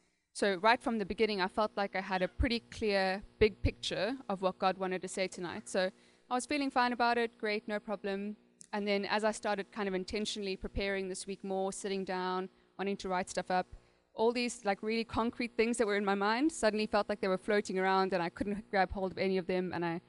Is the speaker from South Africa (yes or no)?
yes; South Africa; I'm, as Kev said, I'm from South Africa. I've born and raised there in South Africa, and yeah, I've been here since, what is it, September last year